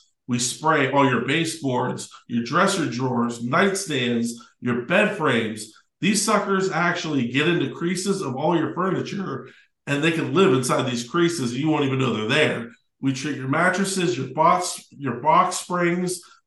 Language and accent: English; Youngstown, Ohio, United States; I'm from Youngstown, Ohio. If you guys don't know where Youngstown, Ohio is, it's about an hour between Cleveland and Pittsburgh. So we have a lot of Browns fans and a lot of Steelers fans in our area.